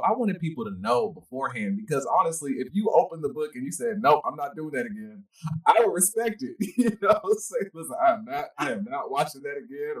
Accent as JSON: {"language": "English", "town": "Stone Mountain", "region": "Georgia", "country": "United States", "tie": "born or raised there", "said": "And I grew up in Stone Mountain, Georgia, just a few miles outside Atlanta."}